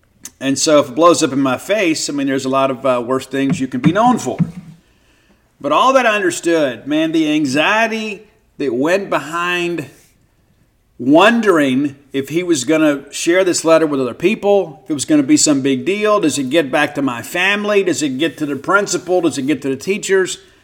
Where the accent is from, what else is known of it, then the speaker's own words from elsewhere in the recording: Bible Belt, United States; Of course, I grew up in the Bible Belt, you know, part of a Levite tribe.